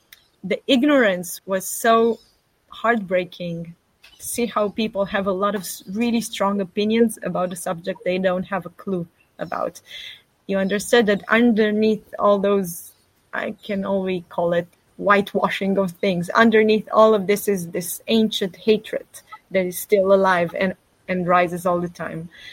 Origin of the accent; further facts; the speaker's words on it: Southern District, Israel; English is a second language; unfortunately, I grew up on the Gaza border, so I was deeply impacted by what happened on the 7th of October events.